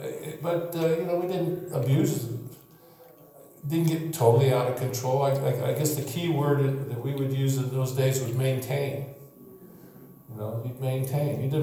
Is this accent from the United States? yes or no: yes; Santa Maria, California, United States; I grew up in Santa Maria, and back then it was probably around 20,000.